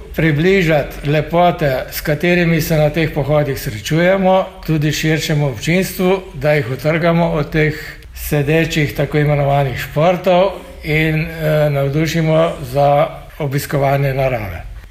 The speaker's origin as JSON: {"language": "Slovenian", "town": "Metlika", "region": "Southeast Slovenia", "country": "Slovenia", "tie": "born there", "moved": "as an adult", "lives_now": "Ilirska Bistrica, Slovenia", "said": "Jaz sem rojen v Metliki. In sem se preselil v Ilirsko Bistrico pred 34 leti."}